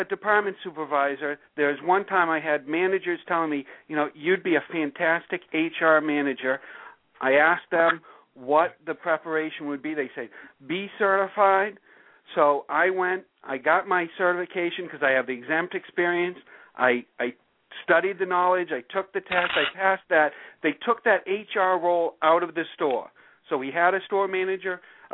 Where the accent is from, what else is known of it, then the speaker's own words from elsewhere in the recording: Fort Belvoir, Virginia, United States; I grew up in Fort Belvoir, Virginia. My dad was in the Army, so I've been exposed to different areas. I talk differently.